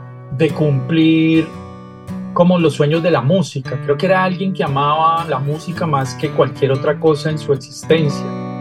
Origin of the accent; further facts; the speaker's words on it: Cali, Valle del Cauca, Colombia; soy caleño, nací en Cali, sin embargo, mis padres son digamos, de Antioquia, en particular de Medellín. Toda la familia de mi madre vive en Medellín todavía